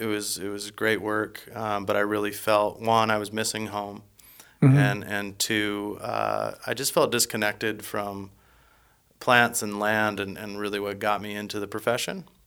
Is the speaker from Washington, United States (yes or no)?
yes; Spokane, Washington, United States; I was born and raised in Spokane. Both of my parents were born in northern Montana, and I have family up in this region.